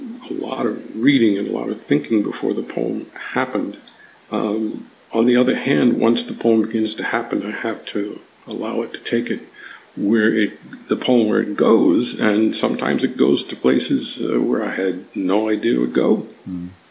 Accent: New York, United States; I am Puerto Rican from New York. My father was born in Puerto Rico, and so I have a deep concern for the island and its politics and its history.

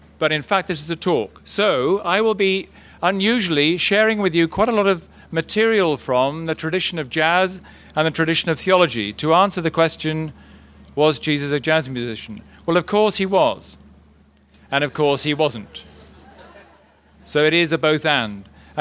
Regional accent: South East England, United Kingdom; I'm from South Bucks

